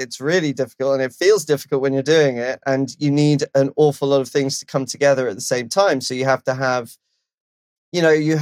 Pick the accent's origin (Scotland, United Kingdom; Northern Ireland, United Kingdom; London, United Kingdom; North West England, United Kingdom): London, United Kingdom; now in Los Angeles, United States; I'm from London, obviously, but I live